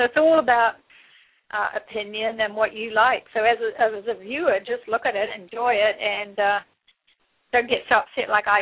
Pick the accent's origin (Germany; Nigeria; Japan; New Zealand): New Zealand; now in United States; in New Zealand, I haven't lived there for like 36 years, but I'm a New Zealander. I have a New Zealand passport.